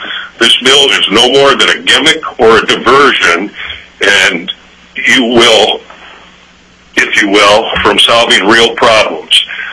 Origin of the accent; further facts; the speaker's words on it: Midwest, United States; And as I said, I'm from the Midwest, and I know what manure smells like.